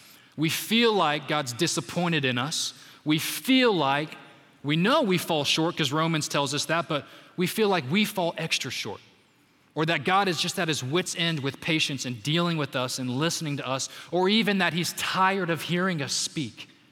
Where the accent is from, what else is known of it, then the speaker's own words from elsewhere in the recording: Dallas, Texas, United States; I put this in here because I'm from Dallas